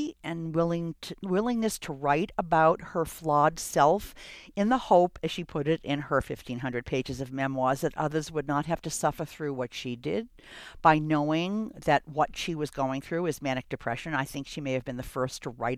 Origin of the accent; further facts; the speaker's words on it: Boston, Massachusetts, United States; This is how I was brought up in Boston.